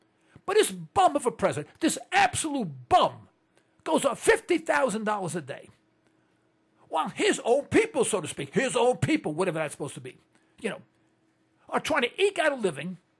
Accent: New York, United States; I'm from East Harlem, New York. East Harlem, New York, folks. Bill Clinton is not from Harlem. I'm from Harlem.

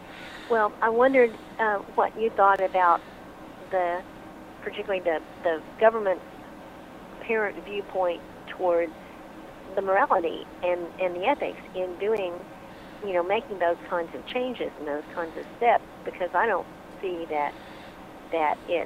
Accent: Tulsa, Oklahoma, United States; I'm also from Tulsa.

